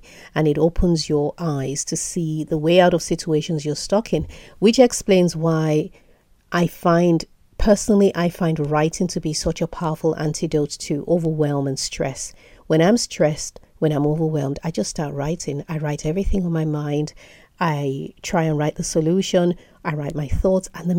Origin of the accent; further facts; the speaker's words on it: Nigeria; I'm Nigerian and I grew up in Nigeria.